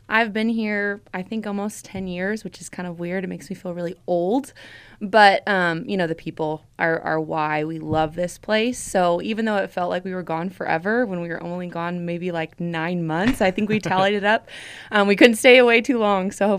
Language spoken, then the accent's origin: English; Lee's Summit, Missouri, United States; You know, I grew up in Lee Summit.